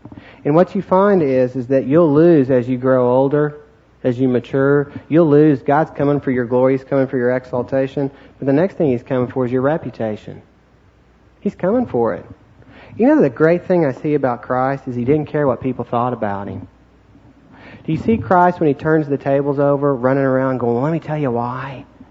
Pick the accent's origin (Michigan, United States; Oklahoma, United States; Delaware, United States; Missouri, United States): Oklahoma, United States; I grew up in Oklahoma.